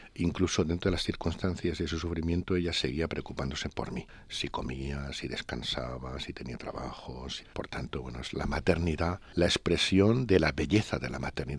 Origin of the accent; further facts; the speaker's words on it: Valencia, Valencian Community, Spain; now in Santander, Spain; algunas cosas las recuerdo permanentemente de mi tierra, de mis raíces, de la historia que he vivido en todos esos años en Valencia.